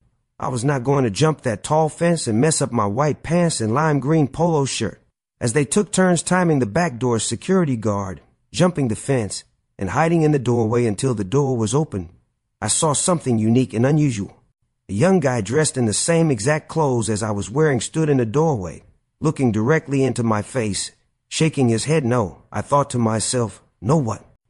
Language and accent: English; Mississippi, United States; I'm from Mississippi. I'm up here doing my music